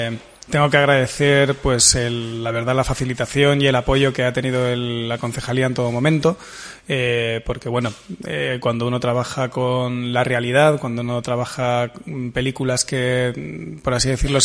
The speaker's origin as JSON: {"language": "Spanish", "region": "Region of Murcia", "country": "Spain", "said": "yo como murciano, cuyos abuelos vivían en Cartagena"}